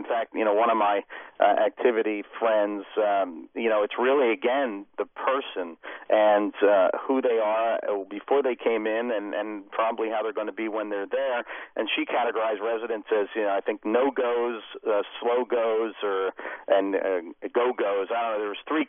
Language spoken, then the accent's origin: English; Philadelphia, Pennsylvania, United States; I'm a guy from South Philadelphia.